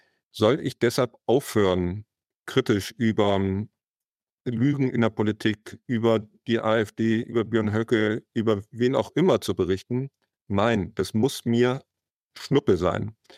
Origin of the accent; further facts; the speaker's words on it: Bonn, North Rhine-Westphalia, Germany; Ich sagte ja schon, ich komme aus Bonn, Kind der Bonner Republik.